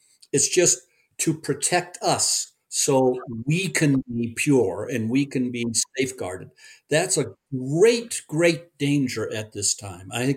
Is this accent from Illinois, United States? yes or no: yes; Park Ridge, Illinois, United States; I was raised in the Chicago suburbs, Park Ridge. High school I went to had 4,000 students.